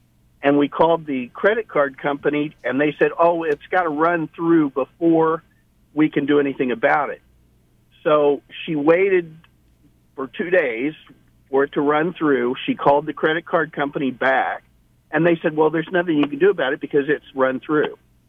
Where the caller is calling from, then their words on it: Overland Park, Kansas, United States; I'm calling from Overland Park.